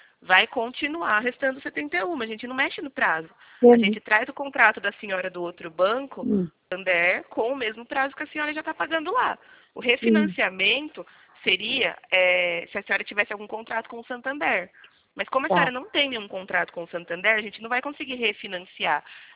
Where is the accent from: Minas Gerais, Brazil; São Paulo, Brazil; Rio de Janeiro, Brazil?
São Paulo, Brazil; Araras; a gente é daqui de Araras